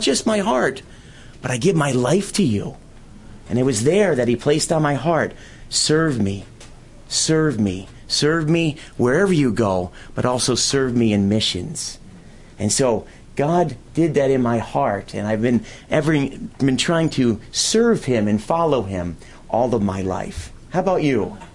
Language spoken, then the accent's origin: English; Brant Lake, New York, United States; Well, it's nice to be here back in my hometown. When we go to different places around the world or we travel and we meet different people, they always say, where's your hometown? And I get to say New York, but I get to say also Brant Lake, New York.